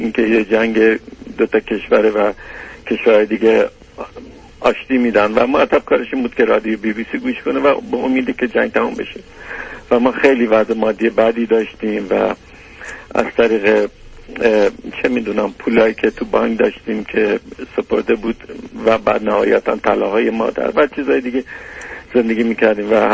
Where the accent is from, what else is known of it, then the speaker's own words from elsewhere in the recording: Abadan, Khuzestan, Iran; بعد از جنگ برگشتم همون شهر آبادان، شهر خودم